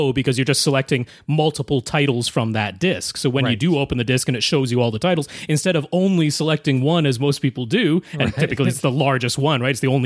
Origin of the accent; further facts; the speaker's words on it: Canada; I'm Canadian, so I can do what I like.